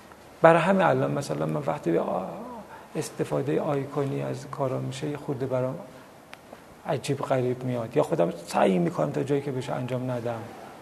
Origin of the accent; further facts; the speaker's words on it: Tehran, Tehran Province, Iran; من تو محلمون سرچشمه رو به دنیا آمدم، امامزاده یحیی.